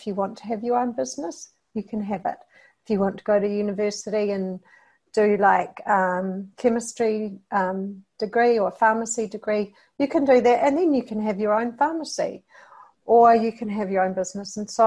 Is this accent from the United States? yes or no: no; New Zealand; moved away as an adult; now in Australia; So I'm a New Zealander. I'm one of those many New Zealanders who've jumped the ditch